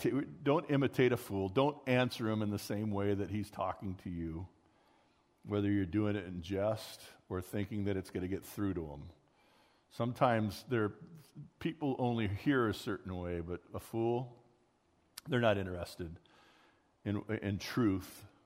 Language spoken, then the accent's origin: English; Glendora, California, United States; when I grew up in Glendora